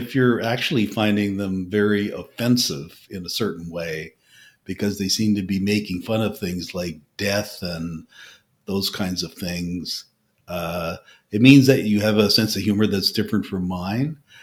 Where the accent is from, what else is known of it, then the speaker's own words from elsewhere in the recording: Newfoundland and Labrador, Canada; I come from Newfoundland